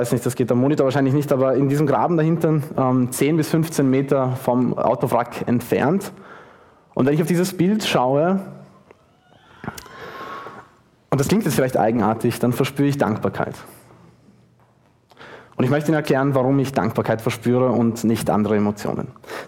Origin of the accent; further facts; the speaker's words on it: Austria; dass man als Österreicher zu Schweizern redet